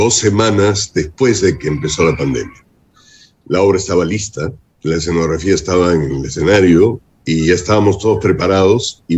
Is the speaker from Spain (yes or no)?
no; Peru; la gran dificultad que tenemos como peruanos de construir algo en común, ¿no?